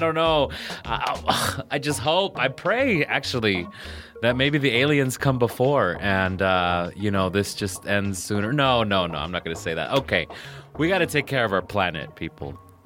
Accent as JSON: {"language": "English", "town": "Las Vegas", "region": "Nevada", "country": "United States", "tie": "born or raised there", "said": "I was born and raised in Las Vegas and... we weren't really raised to take care of the environment here."}